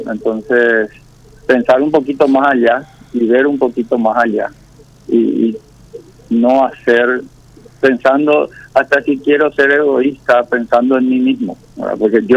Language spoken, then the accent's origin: Spanish; Paraguay; Yo lastimosamente tengo que hablar como paraguayo del paraguayo.